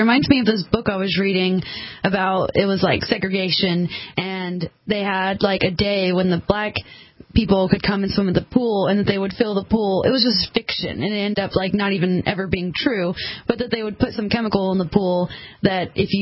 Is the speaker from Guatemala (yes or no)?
no; Georgia, United States; It was the closest city to my hometown growing up, so I've been to Atlanta a couple times